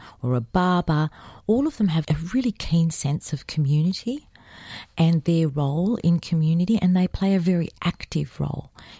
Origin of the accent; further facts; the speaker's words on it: Western Australia, Australia; I have to say in Western Australia, which is my home state, it's a bit higher.